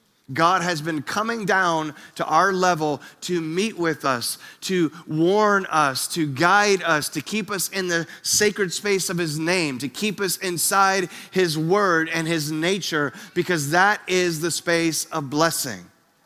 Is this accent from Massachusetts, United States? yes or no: yes; Boston, Massachusetts, United States; Like, we're from Boston. Like, I'm not going to be back here anytime soon.